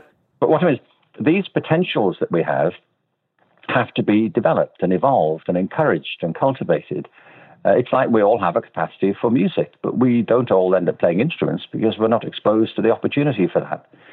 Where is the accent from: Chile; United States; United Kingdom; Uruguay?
United Kingdom; Liverpool, North West England; I'm from Liverpool.